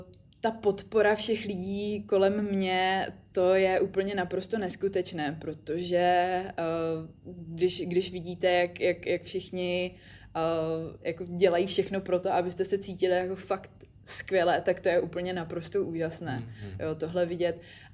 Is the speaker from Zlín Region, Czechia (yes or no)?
yes; Zlín, Zlín Region, Czechia; now in Prague, Czechia; protože já jsem původně ze Zlína, tak jsem musela z Prahy přijet až do Zlína